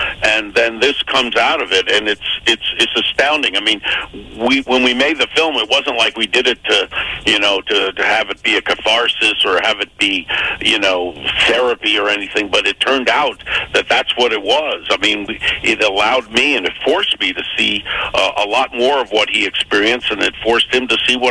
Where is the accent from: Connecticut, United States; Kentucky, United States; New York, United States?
New York, United States; Bronx; I'm born and raised in the Bronx. I was born four stops away from Yankee Stadium on the D train.